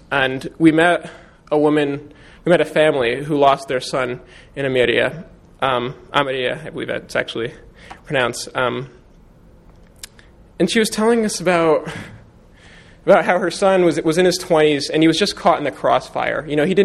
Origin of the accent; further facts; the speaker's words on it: United States; I would say, you know, I'm from America.